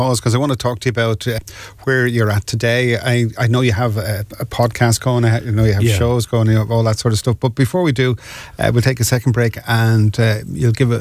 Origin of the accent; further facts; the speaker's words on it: Dublin, Leinster, Ireland; And I'm from Dublin. I'd never, ever witnessed that.